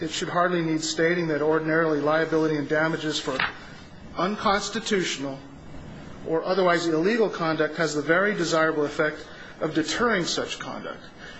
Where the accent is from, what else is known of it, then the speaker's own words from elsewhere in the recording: Montana, United States; I don't know, I'm from Montana, but I suspect it's the same everywhere.